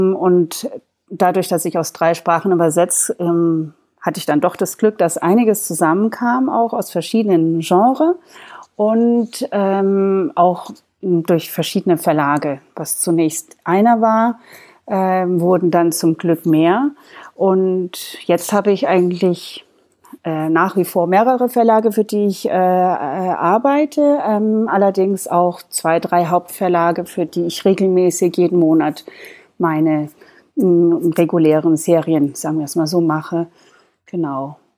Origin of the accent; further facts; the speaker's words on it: Germany; also born or lived in Italy; Ja, also ich bin da in Italien geboren, bin dann aber also in Deutschland aufgewachsen, und habe auch alles in Deutschland gemacht, also Schule und Studium und alles. Aber eben dadurch, dass ich zweisprachig aufgewachsen bin, war das immer meine normale Sprache neben Deutsch eben.